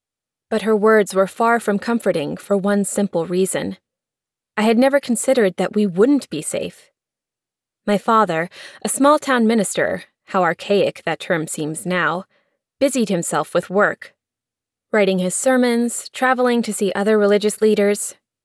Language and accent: English; Tutelo, Virginia, United States; But at the age of 8, anything more than 20 minutes from my hometown of Tutelo, Virginia, might as well have been Antarctica.